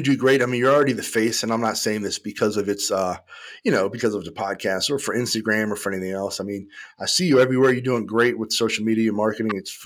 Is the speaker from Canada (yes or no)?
no; California, United States; I'm from Cali, so it struck me right away.